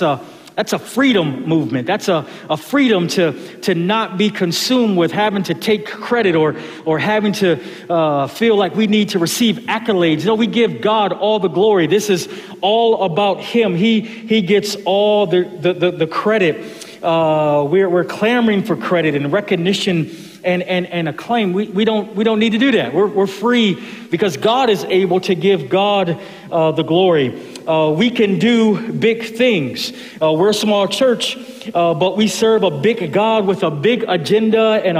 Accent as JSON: {"language": "English", "town": "Buffalo", "region": "New York", "country": "United States", "tie": "born or raised there", "said": "I grew up in Buffalo. It's a big hockey town, and we didn't make the playoffs a lot."}